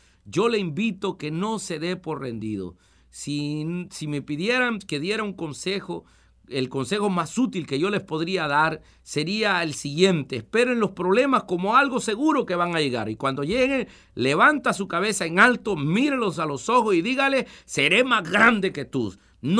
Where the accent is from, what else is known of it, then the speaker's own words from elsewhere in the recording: El Salvador; En mi país hay un poema muy bonito, en El Salvador